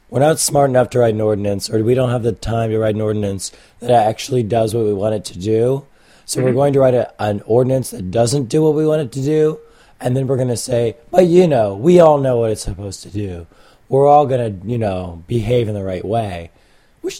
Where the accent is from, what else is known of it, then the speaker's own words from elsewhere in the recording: West Virginia, United States; also born or lived in Oklahoma; You know, I grew up mostly in West Virginia and Oklahoma, and I can just imagine what would happen to a politician trying to do a knife ban in some of those cities.